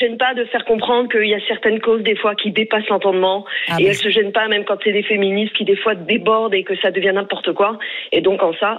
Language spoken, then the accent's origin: French; France; nous, Français